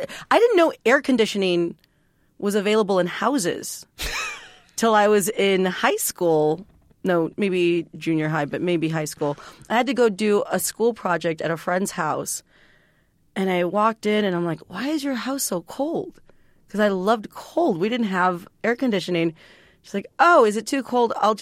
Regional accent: San Juan, Texas, United States; I grew up in a little town called San Juan, Texas, which I always tell people that I grew up in McAllen because that's the big town.

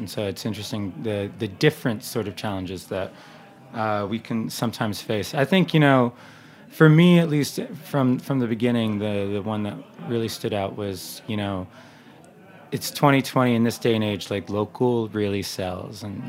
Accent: Switzerland; English is a second language; we're from Switzerland, so it's not High German, it's Swiss German, which sounds completely different.

